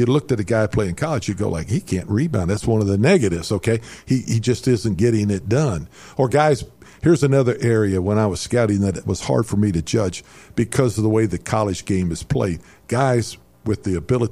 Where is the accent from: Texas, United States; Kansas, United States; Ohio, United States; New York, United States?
Ohio, United States; Dayton; the Big O was one of those guys when I was growing up in Dayton that we followed